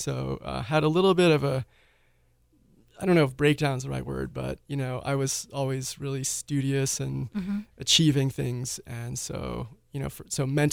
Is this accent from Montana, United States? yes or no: no; Santa Fe, New Mexico, United States; I was born in Santa Fe, grew up here, so that was